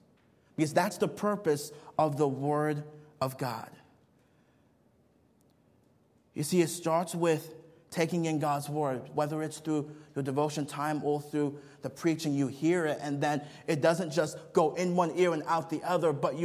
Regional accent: Eagan, Minnesota, United States; I remember growing up in the Midwest in Minnesota, a lot of farms. I grew up in a small town, Eagan, Minnesota, and everywhere you drove, it was just farms.

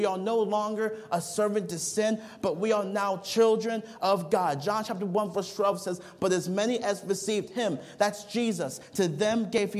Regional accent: Nigeria; I remember growing up in Nigeria

